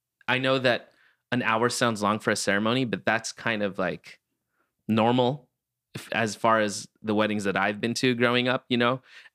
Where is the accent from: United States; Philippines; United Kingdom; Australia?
Philippines; I'm a Filipina lady.